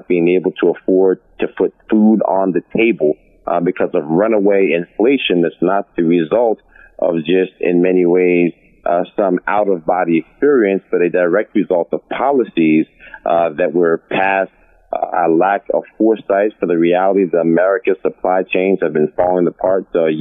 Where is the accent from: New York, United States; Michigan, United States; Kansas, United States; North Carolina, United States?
New York, United States; Yonkers; Well, I'm from Yonkers, New York, born and raised. Went to school in New York City at Horace Mann.